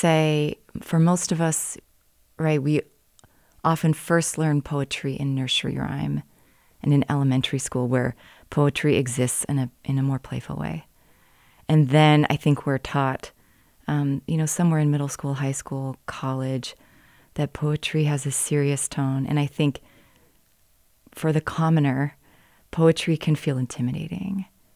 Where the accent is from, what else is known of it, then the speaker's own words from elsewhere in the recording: Alaska, United States; growing up in Southeast Alaska, naming was brought early to me.